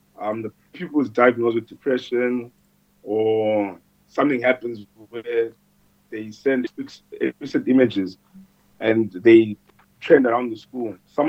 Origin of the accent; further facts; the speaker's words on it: Eastern Cape, South Africa; I'm originally from Transkei, which is far down in the Eastern Cape